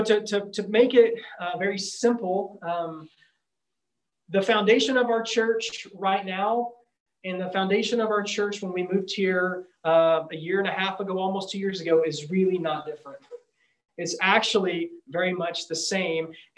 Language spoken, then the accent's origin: English; Odessa, Texas, United States; also born or lived in Midland; now in Hobbs, United States; my wife and I lived in Midland for 14 years. Before that, I was born and raised in Odessa.